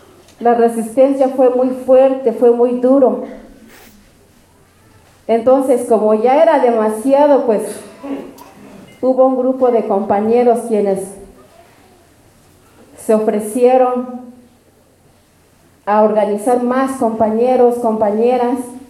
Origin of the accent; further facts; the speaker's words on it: Morelia, Chiapas, Mexico; vengo del Caracol 4 de Morelia y soy base zapatista.